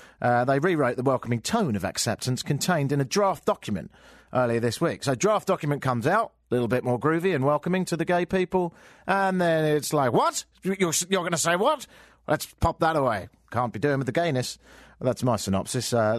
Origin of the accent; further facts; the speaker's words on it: Brighton, South East England, United Kingdom; I'm from Brighton, which is a town in the south of England